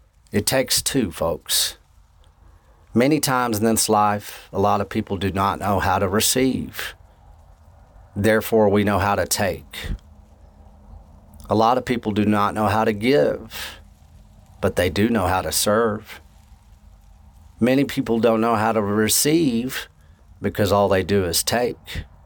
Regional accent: Texas, United States; It's because we're from the Texas Panhandle. We are from a pioneering spirit that gives this voice and this stance.

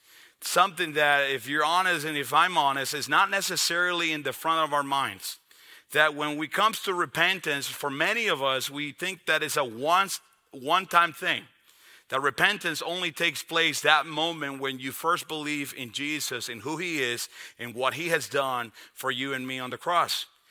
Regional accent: Dominican Republic; I grew up in the Dominican Republic, so as you could imagine, baseball is the everything.

